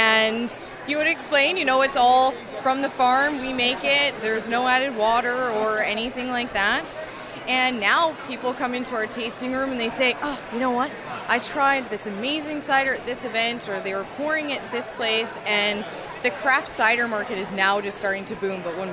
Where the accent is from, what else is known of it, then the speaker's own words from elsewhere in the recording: Oliver, British Columbia, Canada; I was born and raised in Orchard in Oliver. My family is from Portugal, actually. So I'm a half generation.